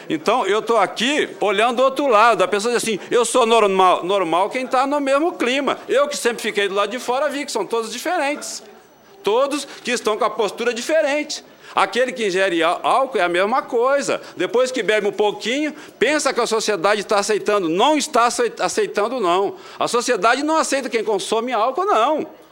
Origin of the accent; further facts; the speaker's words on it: Porto Alegre, Rio Grande do Sul, Brazil; um cidadão comum que até os 21 anos nasci e morei em Porto Alegre, num bairro relativamente pobre, chama Partenon